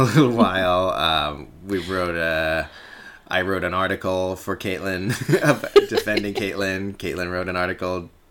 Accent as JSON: {"language": "English", "country": "United States", "said": "I'm too American to give a shit about that."}